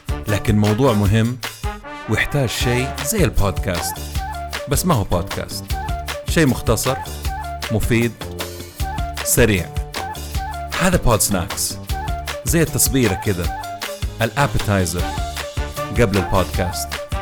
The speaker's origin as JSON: {"language": "Arabic", "country": "Saudi Arabia", "said": "أسباب تدني وإفلاس واختفاء مشاريع القهوة المختصة عندنا في السعودية"}